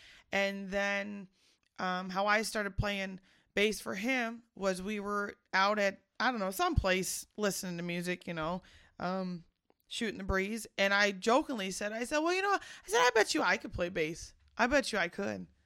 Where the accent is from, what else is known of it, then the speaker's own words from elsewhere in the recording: Waukegan, Illinois, United States; I'm from Lake County, out in Waukegan specifically.